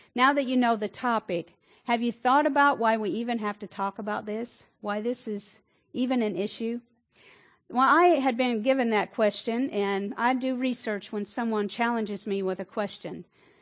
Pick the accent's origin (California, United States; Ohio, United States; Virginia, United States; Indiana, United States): Indiana, United States; now in Austin, United States; I know I'm not from Texas. I got here as quick as I could, I promise. I'm glad God planted me here. Actually, next month will be 20 years that I've been here in Austin. But coming from southern Indiana